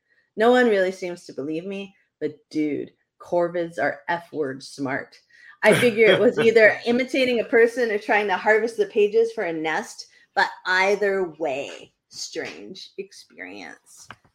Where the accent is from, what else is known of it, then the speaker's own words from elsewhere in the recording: Florida, United States; We're from Florida.